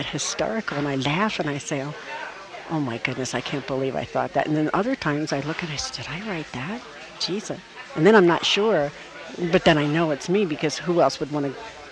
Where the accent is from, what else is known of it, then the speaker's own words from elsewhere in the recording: New Jersey, United States; I'm from South Jersey.